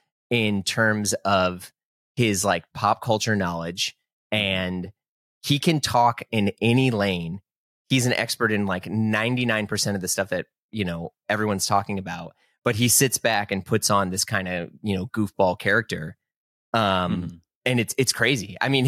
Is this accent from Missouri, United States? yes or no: yes; St. Louis, Missouri, United States; also born or lived in New York; No, I am from St. Louis.